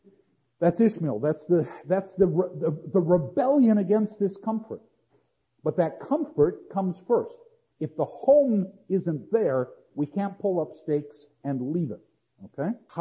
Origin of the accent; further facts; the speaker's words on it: United States; All this will be done for me because I am an American, and this is what I have earned.